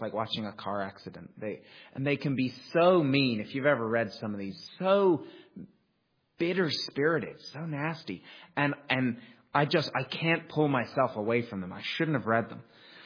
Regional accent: United States; And as an American, I could recognize the great privilege and the value that a free education means to somebody.

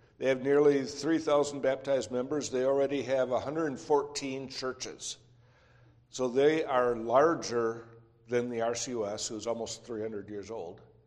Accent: Grand Rapids, Michigan, United States; and get this, Grand Rapids, Michigan, my hometown.

